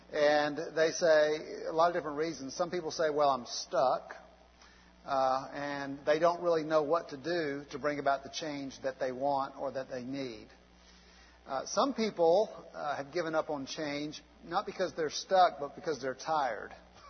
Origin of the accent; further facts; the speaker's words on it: Albany, Georgia, United States; is actually from my hometown in Albany, Georgia, believe it or not